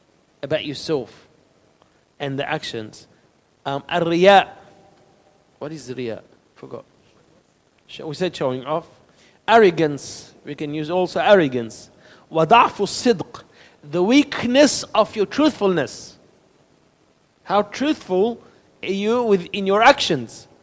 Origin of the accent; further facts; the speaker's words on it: Australia; Because we grew up in Australia, and many people grow up believing they are entitled for things.